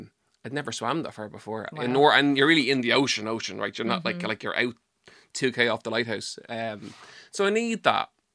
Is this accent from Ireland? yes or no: yes; Dublin, Leinster, Ireland; accent: Dublin; now in West Cork, Ireland; I haven't got the West Cork accent yet, though. I've maintained my Dublin accent.